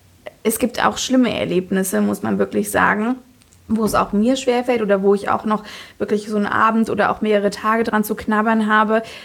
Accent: Fritzlar, Hesse, Germany; wurde ich in Fritzlar geboren, also ich bin so richtige Nordhessin, genau, und bin dann irgendwann nach Kassel gezogen

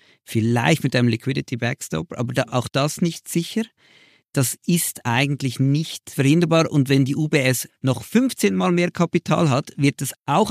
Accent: Switzerland; Glaubst du, wir machen uns da als Schweizer selber ein bisschen ein Eigentor

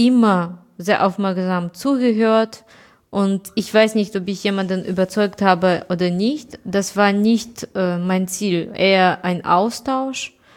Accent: Kyiv, Ukraine; Ich komme aus Kiew und meine Stadt ist überhaupt nicht unter Beschuss.

